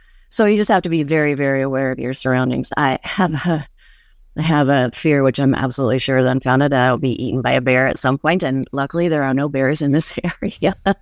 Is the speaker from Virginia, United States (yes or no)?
no; California, United States; also born or lived in Santa Barbara / American Samoa; So we grew up mostly in Northern California, spent a lot of time, high school time, in Southern California. There was a little stint in American Samoa out on the island